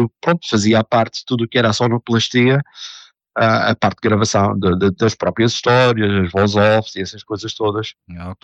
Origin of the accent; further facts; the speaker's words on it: Madeira, Portugal; o pessoal conhecia-me como madeirense